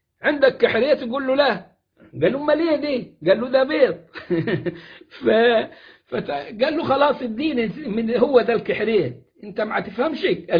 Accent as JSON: {"language": "Arabic", "region": "Upper Egypt", "country": "Egypt", "said": "وعندنا في الصعيد زي ما بقول كده"}